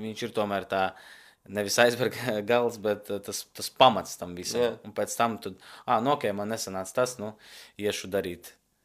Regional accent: Rēzekne, Rēzekne Municipality, Latvia; Es esmu no Rēzeknes un man ir reāla sāpe

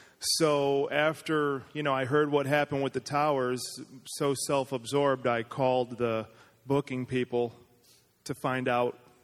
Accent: United States; And so I was kind of offended, like, of course, I'm American.

